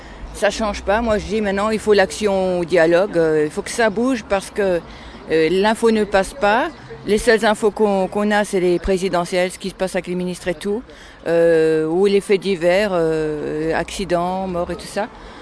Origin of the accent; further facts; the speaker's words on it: Strasbourg, Grand Est, France; Donc, je suis de Strasbourg